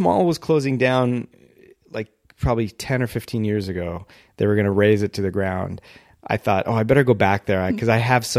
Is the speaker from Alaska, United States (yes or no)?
no; Whittier, California, United States; growing up in Whittier, there was no sense of the entertainment industry there whatsoever.